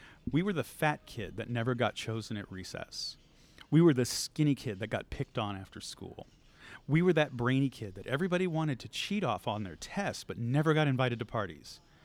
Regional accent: Houston, Texas, United States; I grew up in Houston, Texas. And so I was exposed to a lot of different kinds of art.

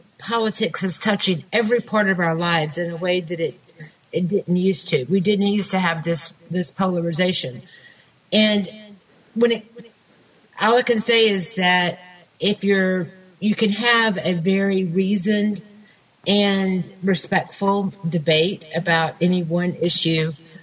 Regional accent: Alabama, United States; Well, Paul, I'm from Alabama, and so we have to navigate this all the time.

